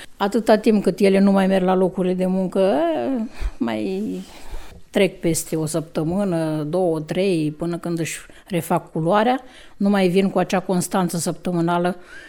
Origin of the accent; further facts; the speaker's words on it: Focșani, Vrancea County, Romania; De lângă Focșani, de fapt, părinții mei sunt din Jariștea și eu sunt căsătorită în Mircești noi.